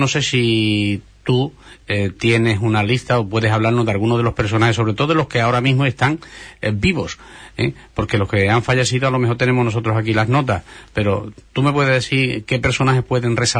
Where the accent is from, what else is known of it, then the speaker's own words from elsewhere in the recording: Andalusia, Spain; somos onubenses, indudablemente